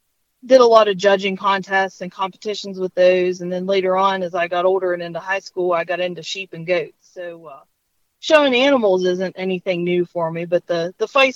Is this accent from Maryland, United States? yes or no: yes; Grantsville, Maryland, United States; Yeah, so I'm from Grantsville, Maryland. It's a little town in the very far western part of Maryland.